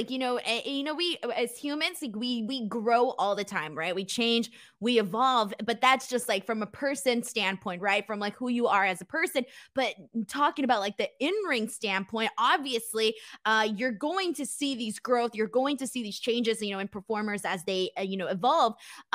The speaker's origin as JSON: {"language": "English", "town": "Los Angeles", "region": "California", "country": "United States", "said": "I'm from Los Angeles and I was so upset that I couldn't be at the show."}